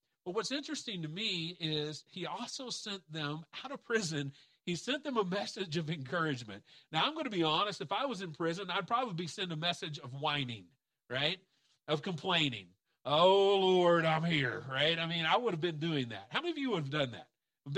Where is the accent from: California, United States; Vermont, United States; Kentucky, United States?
Kentucky, United States; accent: southern drawl; you're going to hear a little bit of a southern drawl to me, because I am from Kentucky.